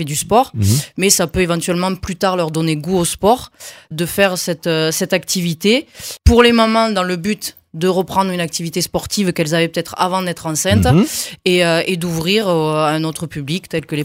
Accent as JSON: {"language": "French", "town": "Rodez", "region": "Occitanie", "country": "France", "said": "De Rodez. Je suis ruthénoise."}